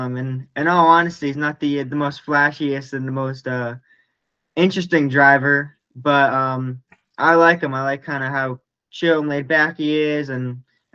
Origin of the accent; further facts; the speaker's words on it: New Jersey, United States; I grew up in New Jersey, which is like East US below New York. So I was like 3 hours from Dover, Delaware.